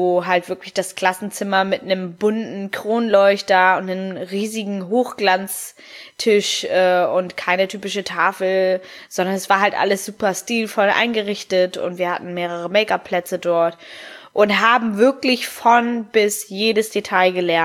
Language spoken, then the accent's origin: German; Hamburg, Germany; ich bin 29 Jahre alt, ich komme aus Hamburg, ich bin durch meinen Vater, der halb Italiener und halb Argentiner ist, und meine Mama Deutsch, eine gute Mischung aus den dreien und bin aber hier in Hamburg geboren